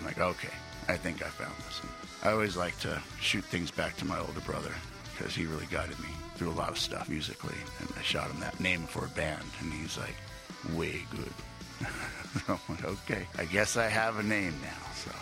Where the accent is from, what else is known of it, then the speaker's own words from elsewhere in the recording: North Bay, California, United States; Growing up in North Bay, California, my father and his brothers are all from Ecuador.